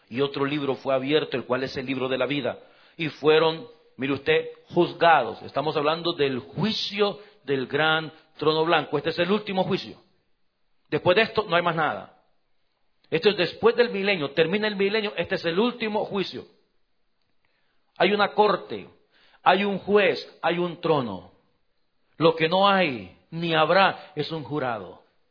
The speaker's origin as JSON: {"language": "Spanish", "country": "El Salvador", "said": "Como buen salvadoreño"}